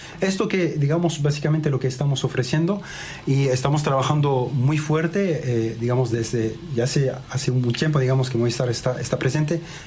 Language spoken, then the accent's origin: Spanish; France; Spanish is a second language; also born or lived in Lebanon; now in Chile; Sí, nací en el Líbano, crecí en Francia y, como le decía, yo viajé en varios países de Latinoamérica.